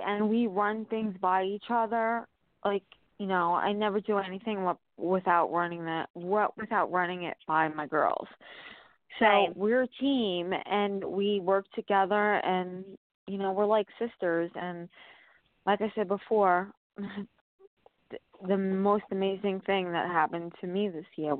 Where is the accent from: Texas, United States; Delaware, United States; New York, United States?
New York, United States; Staten Island; I guess I was so close and connected to the case growing up in Staten Island, going to school with Holly Ann Hughes